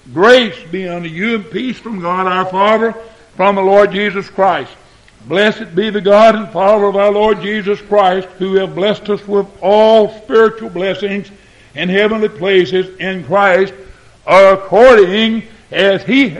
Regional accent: Tennessee, United States; born there; Folks, I was born in Montgomery County, Tennessee, on April the 24th, 1930.

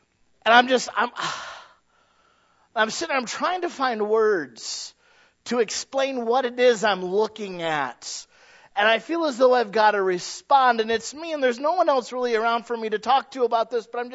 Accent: Detroit, Michigan, United States; Because I'm like, I know why they did that. I'm from Detroit.

